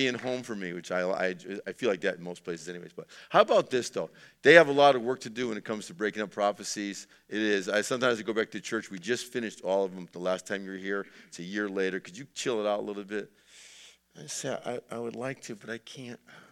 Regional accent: East Coast, United States; I mean, I'm impressed with them growing up on the East Coast.

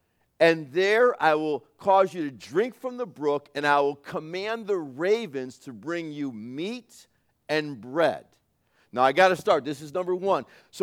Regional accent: United States; I love being an American, but the truth is, though, even though I love my country and I love my Italian and I love my French races, I love all this about my family

